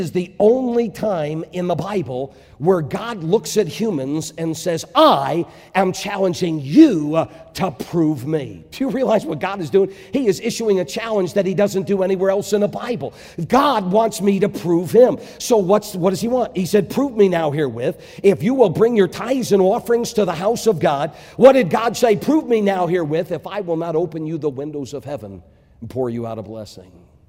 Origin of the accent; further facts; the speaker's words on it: Connecticut, United States; That's the era I grew up in Connecticut.